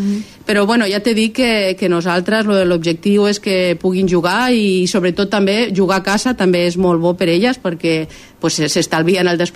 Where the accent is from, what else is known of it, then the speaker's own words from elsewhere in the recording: Móra la Nova, Catalonia, Spain; perquè jo sóc de Móra la Nova